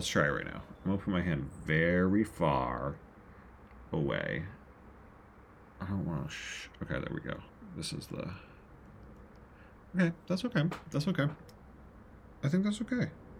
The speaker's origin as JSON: {"language": "English", "region": "New Jersey", "country": "United States", "said": "Of course, I'm from New Jersey, so I spent, there was a year or two when I just had a full set of acrylics"}